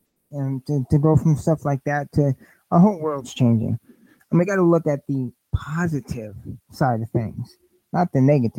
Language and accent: English; Flint, Michigan, United States; This is something that's kind of on my radar because it's my hometown, my home state, and all this stuff.